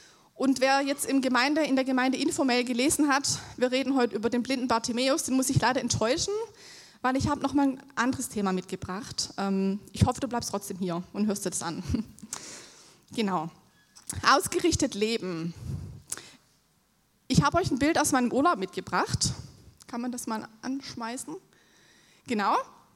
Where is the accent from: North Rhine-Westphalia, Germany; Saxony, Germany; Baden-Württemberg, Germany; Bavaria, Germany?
Baden-Württemberg, Germany; ich bin Theologiestudentin und bin jetzt seit 5 Wochen in Hamburg. Ich komme aus dem Süden, aus der Nähe von Stuttgart und mir wurde auch schon sehr oft gesagt, dass das nicht zu überhören ist.